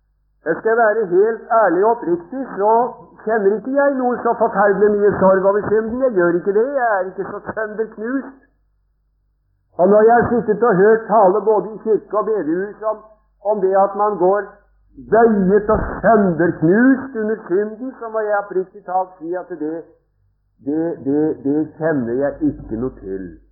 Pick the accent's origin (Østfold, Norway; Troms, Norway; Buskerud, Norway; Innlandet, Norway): Østfold, Norway; Sarpsborg; vi hadde noen hjemme i Sarpsborg